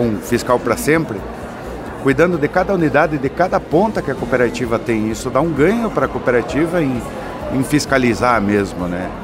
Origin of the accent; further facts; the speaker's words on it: Campo Alegre, Santa Catarina, Brazil; até eu portar de uma distância bem grande, 400 quilômetros, que eu sou lá de Campo Alegre